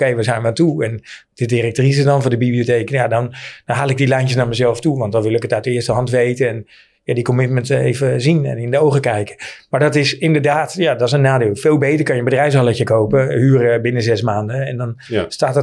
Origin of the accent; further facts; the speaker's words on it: Hilversum, North Holland, Netherlands; born there; Kijk, ik ben geboren in Hilversum.